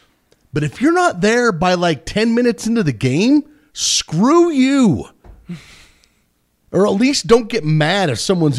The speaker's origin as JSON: {"language": "English", "country": "United States", "said": "As an American sports fan, I should have the right to be a cheap bastard."}